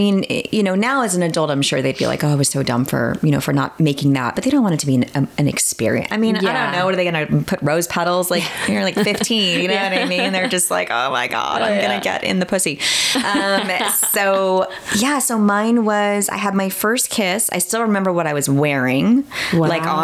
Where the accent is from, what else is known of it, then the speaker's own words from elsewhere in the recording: Queens, New York, United States; I grew up in Queens.